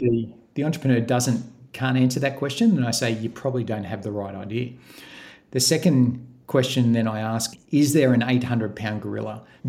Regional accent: Gosford, New South Wales, Australia; I grew up in New South Wales in Gosford

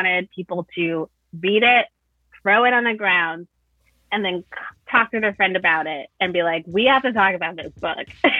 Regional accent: Connecticut, United States; I grew up in Connecticut, like my protagonist.

